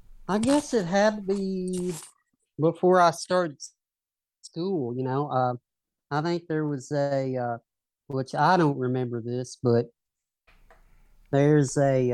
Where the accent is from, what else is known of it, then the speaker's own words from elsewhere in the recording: Henryville, Indiana, United States; I'm from southern Indiana. I'm from Henryville, Indiana, which is just a small town about 20 miles away from Louisville, Kentucky, something like that.